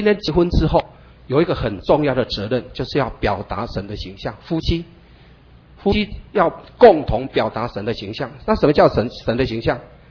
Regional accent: Taiwan; 我们台湾绝对不能再讲，我们台湾人口是2300万，不能再这样讲了。

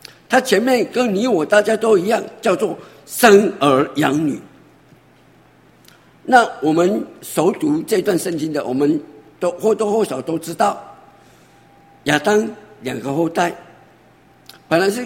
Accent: China; 以我们中国人的这种传统在命名的

